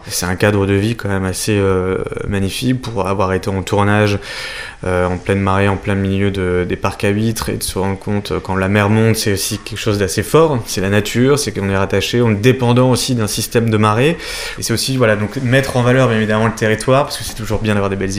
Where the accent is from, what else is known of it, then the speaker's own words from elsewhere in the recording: Pays de la Loire, France; now in Paris, France; je suis à la base, je viens de Vendée, je me suis installé maintenant à Paris depuis 10 ans